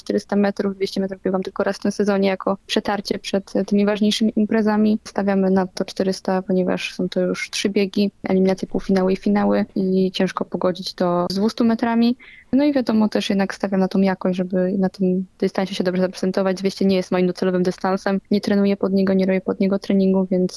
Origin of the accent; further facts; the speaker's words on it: Olsztyn, Warmian-Masurian Voivodeship, Poland; jestem rodowitą olsztynianką urodzoną tutaj, mieszkającą i trenującą na moim stadionie w Kortowie